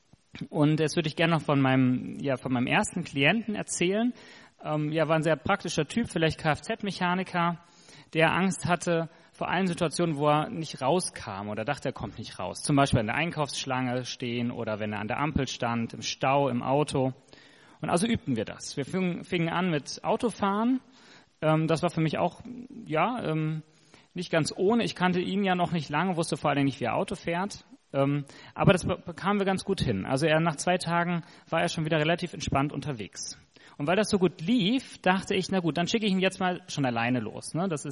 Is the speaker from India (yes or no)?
no; Hesse, Germany; Ich stamme aus Mittelhessen, habe in Dresden Psychologie studiert